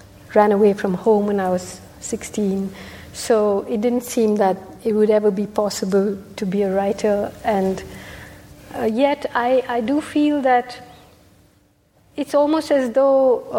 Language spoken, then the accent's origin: English; Kerala, India; when I was growing up in Kerala in this little village